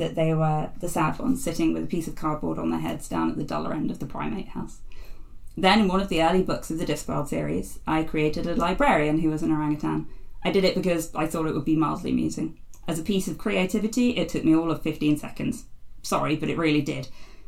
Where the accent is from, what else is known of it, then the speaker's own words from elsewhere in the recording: Jersey; because I grew up on Jersey, and the Jersey Zoo there has orangutans.